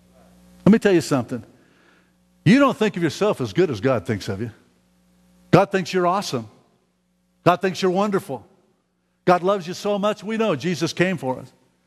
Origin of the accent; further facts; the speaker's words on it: Chicago, Illinois, United States; I'm from Chicago, you know